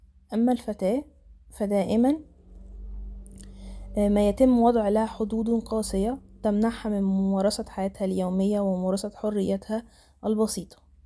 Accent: Egypt; في بلدي مصر كنا نعاني قديما من عدم المساواة بين الفتيات والأولاد

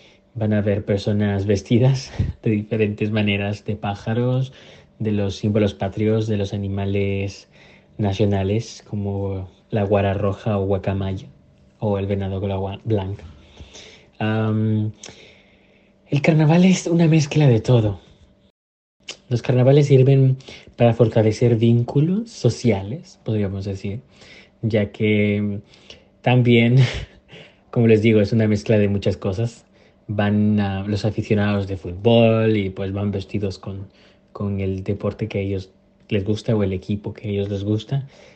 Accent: Tegucigalpa, Francisco Morazán, Honduras; yo soy de Tegucigalpa, la capital

